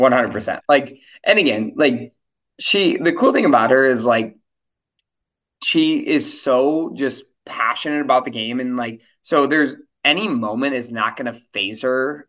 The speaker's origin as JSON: {"language": "English", "town": "Chicago", "region": "Illinois", "country": "United States", "tie": "born or raised there", "said": "growing up in Chicago, I was always a big Red Stars fan"}